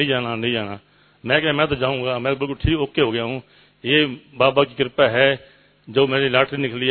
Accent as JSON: {"language": "Hindi", "town": "Panipat", "region": "Haryana", "country": "India", "said": "मैं पानीपत से आया हूँ, हुड्डा सेक्टर से।"}